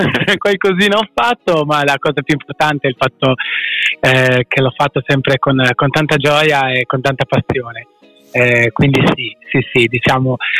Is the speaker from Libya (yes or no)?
no; Ukraine; Italian is a second language; now in Italy; in Ucraina, esattamente, il mio paese d'origine è l'Ucraina.